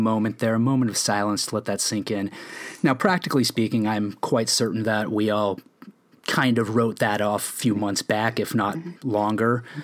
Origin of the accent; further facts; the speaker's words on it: Phoenix, Arizona, United States; because I'm born and raised in Phoenix.